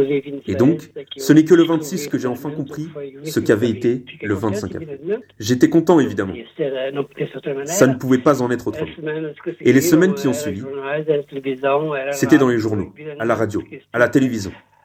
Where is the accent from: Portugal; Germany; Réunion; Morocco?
Portugal; moved away as an adult; now in France; J'ai quitté le Portugal en 1970. J'avais 20 ans. Je suis arrivé en France comme réfugié.